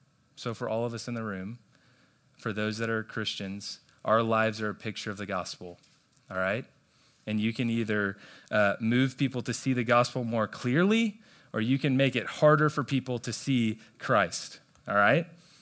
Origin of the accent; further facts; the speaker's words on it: Plano, Texas, United States; I grew up in Plano, Texas, right down the road. And I grew up in the church.